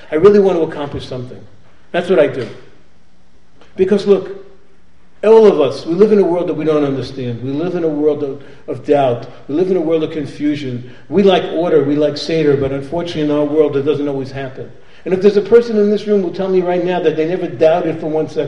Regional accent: Brooklyn, New York, United States; I remember when I was a kid, I grew up near Ebbets Field.

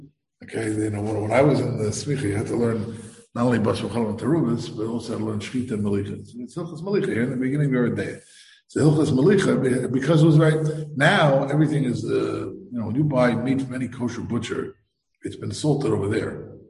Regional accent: Teaneck, New Jersey, United States; when I was a kid, I grew up in Teaneck. So at that time, Teaneck was nothing.

